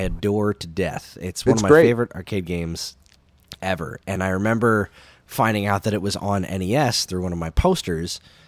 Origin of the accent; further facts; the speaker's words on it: Smithville, New Jersey, United States; As a wee lad growing up in Smithville, New Jersey, there was a rec center, a recreational center in our town that I would go